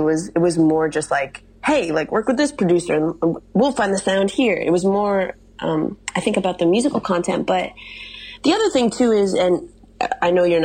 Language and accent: English; Midwest, United States; as I mentioned to you, I'm from the Midwest.